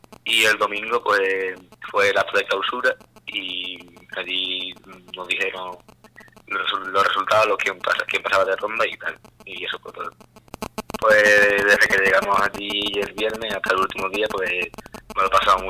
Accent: Monesterio, Extremadura, Spain; yo fui el único de mi pueblo que la pasé

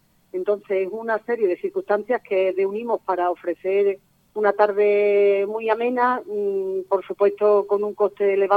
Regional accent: Extremadura, Spain; aunque somos extremeños, somos mudados a la moda flamenca

